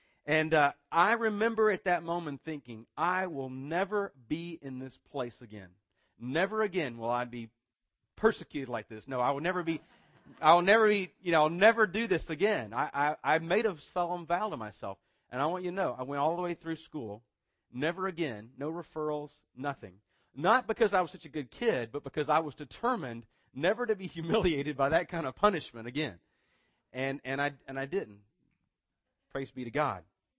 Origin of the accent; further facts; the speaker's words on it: Snellville, Georgia, United States; also born or lived in Atlanta; I was born in Atlanta. But I grew up out in the suburbs in a place called Snellville